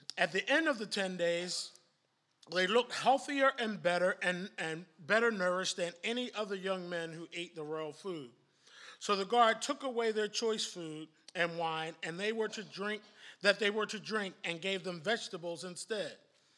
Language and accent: English; Philadelphia, Pennsylvania, United States; I grew up in Philadelphia, and West Philadelphia, you know. That line is always good, right? Just thank you … you know. I grew up in a Black Baptist church.